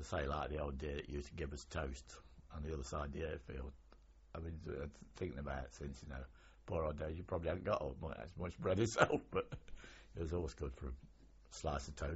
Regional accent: England, United Kingdom; I'm British, I'm English, and I really, really am, and still am.

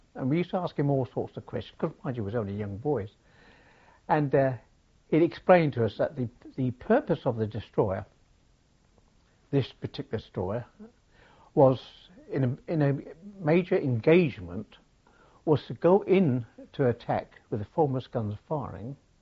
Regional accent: Southampton, South East England, United Kingdom; also born or lived in Brighton; I was adopted when I was quite small and brought to Southampton. … we lived quite near to the Polygon in Southampton at the time.

